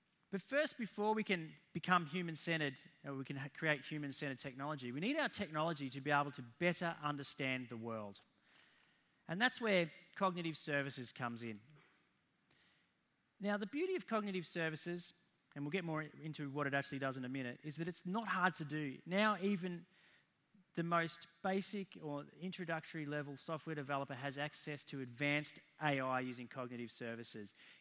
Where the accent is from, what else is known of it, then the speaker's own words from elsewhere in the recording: Australia; accent: Australian; so my Aussie accent doesn't come off so great on that one.